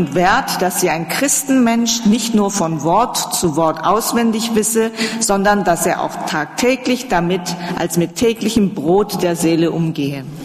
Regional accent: South Korea; German is a second language; also born or lived in Hamm, Germany; ich bin aus Südkorea. Ich bin in Korea geboren und aufgewachsen, war aber 7 Jahre in meiner Kindheit in Hamm, Nordrhein-Westfalen.

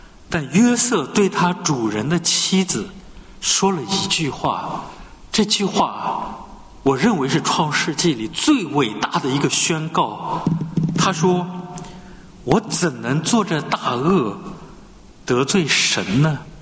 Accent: China; 就跟我们中国人非常喜欢的一句话，我痛打落水狗。

